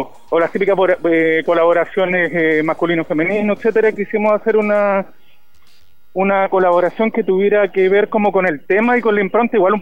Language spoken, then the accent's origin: Spanish; Concepción, Biobío, Chile; acá por lo menos nosotros somos de Concepción